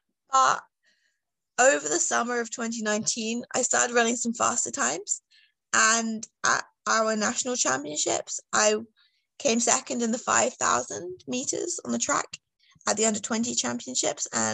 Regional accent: England, United Kingdom; Yeah, so I'm from the United Kingdom. I grew up in England

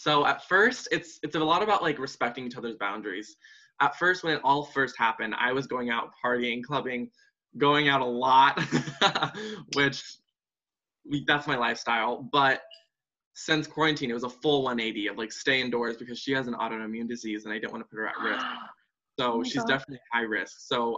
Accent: California, United States; So I actually was raised in California. I grew up here. I was born in California

